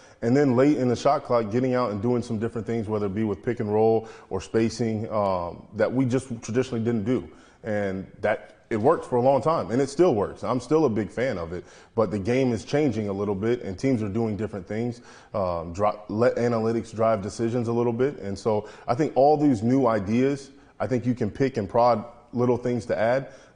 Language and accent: English; Indiana, United States; because, you know, I'm from Indiana. I always felt like I was gonna go to Indiana.